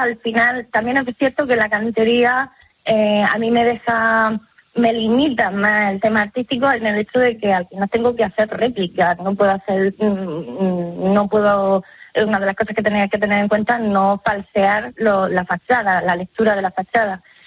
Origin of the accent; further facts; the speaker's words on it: Lorca, Region of Murcia, Spain; me apunté a una escuela de talla de madera, hice una en mi pueblo, en Lorca